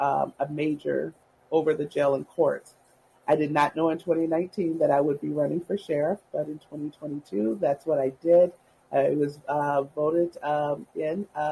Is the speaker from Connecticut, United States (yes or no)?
no; Minneapolis, Minnesota, United States; And I want to be who me and my siblings needed to see as we grew up again in South Minneapolis.